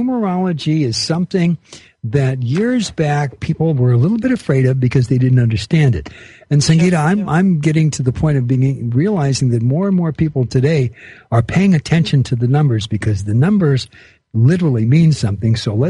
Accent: United States; born there; I'm an American with an A also. I was born in this country in 1942.

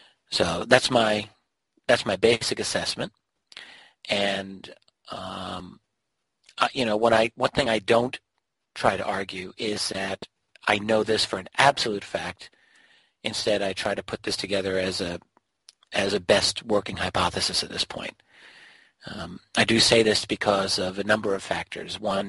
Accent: United States; I'm an American, but I can go up to Canada for research, and I was in Ottawa.

